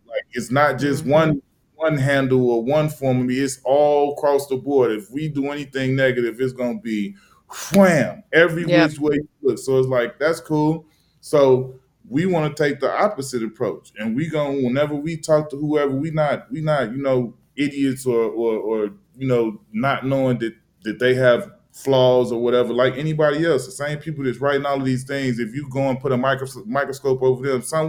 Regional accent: Chicago, Illinois, United States; also born or lived in Los Angeles / New York; I come from Chicago, was, you know, played high school and at a high level, and then played college at a high level there. Then drafted to LA, 4 years there, 4 years in New York.

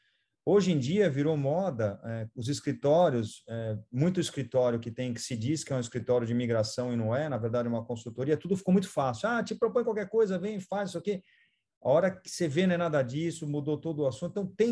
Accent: United States; Apesar de ser americano, às vezes, eu sou americano e me sinto imigrante.

